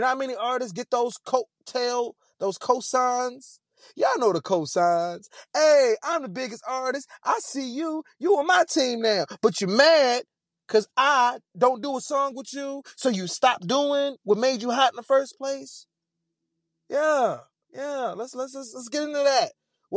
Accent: Harlem, New York, United States; I'm from Harlem. So I wanted to be all of that.

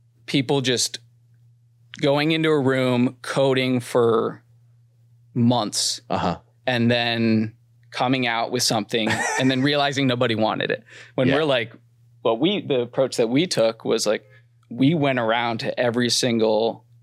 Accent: Aspen, Colorado, United States; But we're from Aspen, we're from Colorado

